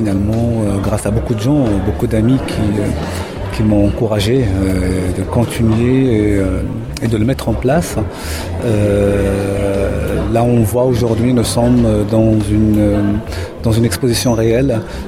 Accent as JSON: {"language": "French", "country": "Morocco", "said": "dans toute l'île, il n'y avait pas un autre Marocain."}